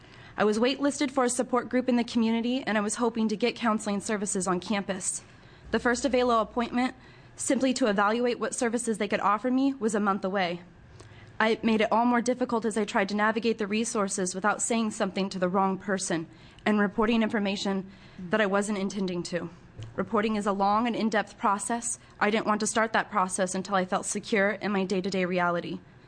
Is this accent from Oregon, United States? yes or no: yes; Coos Bay, Oregon, United States; I'm from Coos Bay, Oregon.